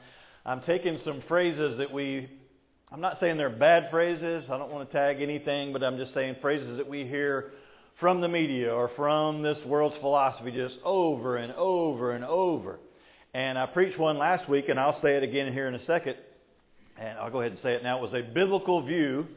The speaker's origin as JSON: {"language": "English", "region": "the South", "country": "United States", "said": "I'm from the South, and so I talk like I have mental issues."}